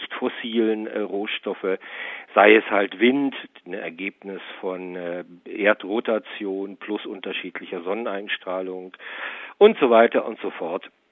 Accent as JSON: {"language": "German", "town": "Damascus", "country": "Syria", "tie": "born or raised there", "also_born_or_lived": "Berlin", "moved": "yes", "said": "Meine Mutter aus Deutschland. Und geboren bin ich in Berlin, habe die ersten paar Jahre hier in Berlin auch verbracht, und dann haben meine Eltern, da war ich etwa 5 Jahre, in Damaskus, Syrien, ein selbstständiges Ingenieurbüro eröffnet."}